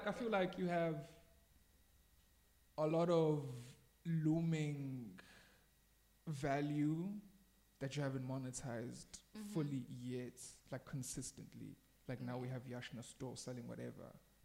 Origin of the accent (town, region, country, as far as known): Umlazi, KwaZulu-Natal, South Africa